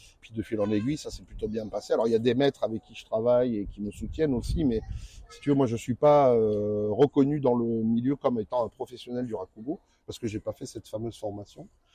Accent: Nice, Provence-Alpes-Côte d'Azur, France; comme je viens de Nice, on me fait toujours la blague. On me dit « Nice is nice ».

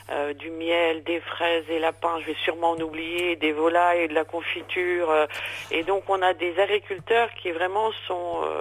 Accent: Normandy, France; moved away as an adult; je ne viens pas des Ardennes, je suis normande. Et quand je suis arrivée en 90 ici

